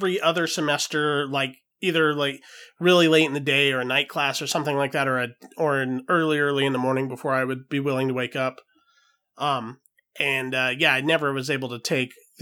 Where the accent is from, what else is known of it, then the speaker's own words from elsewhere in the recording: Los Angeles, California, United States; from Los Angeles, California.